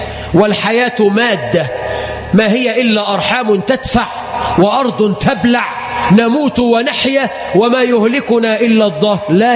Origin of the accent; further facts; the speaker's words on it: Egypt; اللهم اجعل بلدنا مصر أمنا أمانا،